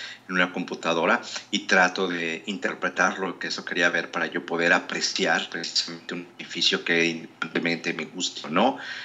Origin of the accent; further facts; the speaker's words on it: Mexico; pues porque yo esto lo veo en mi país todos los días. Tú vas al centro de la Ciudad de México y vas a encontrar colonias, barrios